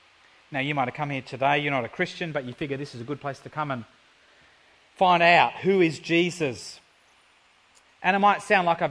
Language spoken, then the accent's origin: English; Longwood, Victoria, Australia; I grew up in Longwood, not far from here.